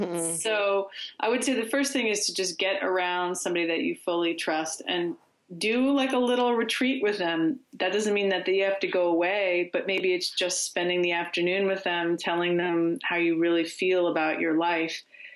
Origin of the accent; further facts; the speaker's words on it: Philadelphia, Pennsylvania, United States; And growing up in Philadelphia, it's a big iconic image of the city.